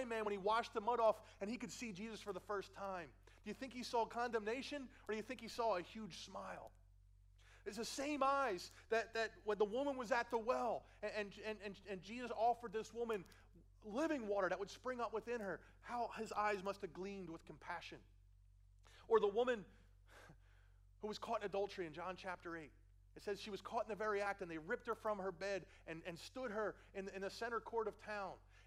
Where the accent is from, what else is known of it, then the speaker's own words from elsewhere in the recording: Philadelphia, Pennsylvania, United States; accent: Philly; look, I know I have a Philly accent. I grew up in Philly. I can't shake it.